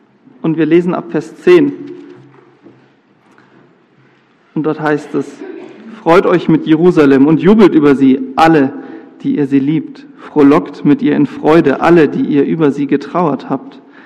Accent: Bamberg, Bavaria, Germany; Ich bringe euch viele Grüße aus Bamberg mit, aus meiner Heimatgemeinde.

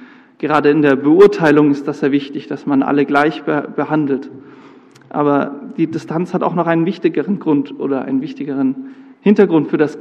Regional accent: Bamberg, Bavaria, Germany; Ich bringe euch viele Grüße aus Bamberg mit, aus meiner Heimatgemeinde.

